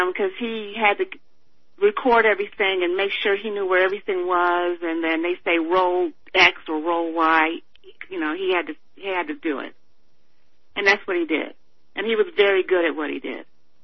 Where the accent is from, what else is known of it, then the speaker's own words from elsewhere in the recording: Detroit, Michigan, United States; My father was from Mississippi. My mother's family was from Georgia. And even though I'm from Detroit, I know it probably comes out because I've just been surrounded by Southerners all my life.